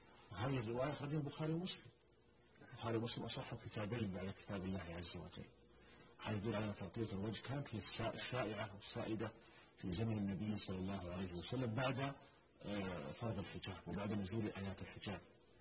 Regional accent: Saudi Arabia; مثلا عندنا في المملكة العربية السعودية

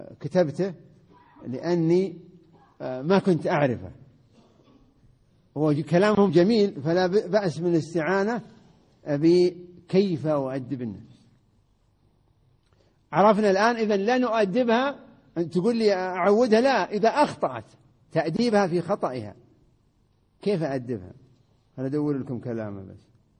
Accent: Riyadh Province, Saudi Arabia; طبعا في مثال عندنا في نجد

